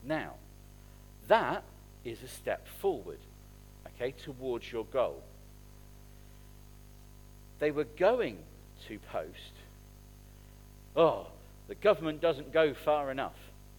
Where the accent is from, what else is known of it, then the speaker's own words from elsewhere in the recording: Portsmouth, South East England, United Kingdom; also born or lived in Nottingham; I stand here as someone who was obviously born in the greatest city on the earth, in Nottingham. Both me and Fran would agree. But I grew up in Portsmouth.